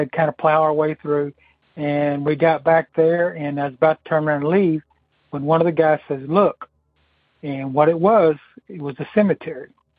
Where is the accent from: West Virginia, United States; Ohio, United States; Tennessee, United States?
Tennessee, United States; Chattanooga; I'm from Chattanooga, Tennessee.